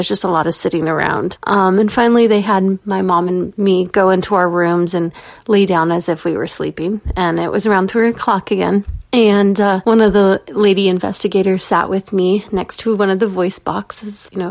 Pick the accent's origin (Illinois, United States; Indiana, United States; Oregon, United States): Oregon, United States; Oregon City; I am from Oregon City, Oregon.